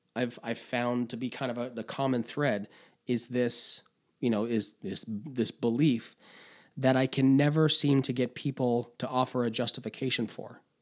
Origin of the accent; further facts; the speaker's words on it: Canada; I'm that Canadian who doesn't really like … doesn't drink beer, and doesn't care about hockey.